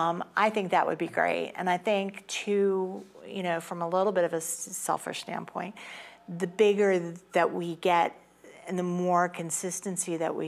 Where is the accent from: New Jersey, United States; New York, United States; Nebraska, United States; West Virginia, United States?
New Jersey, United States; born there; I was actually born in South Jersey.